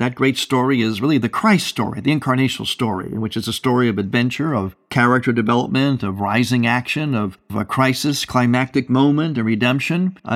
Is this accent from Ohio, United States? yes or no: yes; Cleveland, Ohio, United States; Superman was created, I'm proud to say, because I'm from Cleveland originally